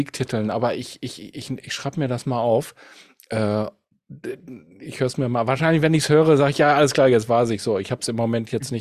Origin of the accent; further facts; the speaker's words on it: Gelsenkirchen, North Rhine-Westphalia, Germany; Ich komme aus Gelsenkirchen und wir sind Dönerland, ne?